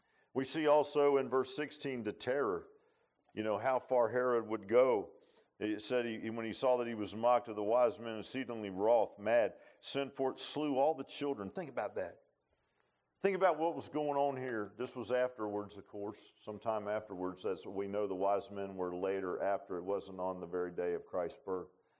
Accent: Virginia Beach, Virginia, United States; I grew up in Virginia Beach, so if we were going to have any snow, we had to have the snow in the can.

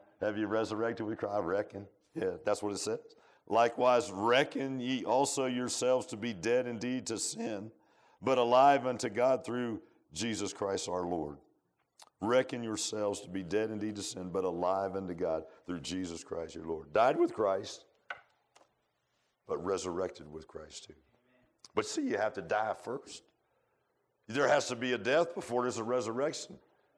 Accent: Chesapeake Bay, United States; I grew up on Chesapeake Bay. We had a boat, and we would go out and fish.

